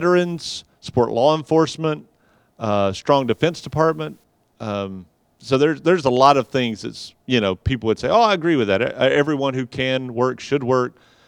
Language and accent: English; the South, United States; but I grew up in the South, okay?